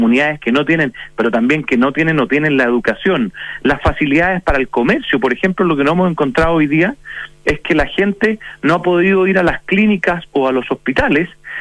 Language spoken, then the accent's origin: Spanish; Chile; nosotros como chilenos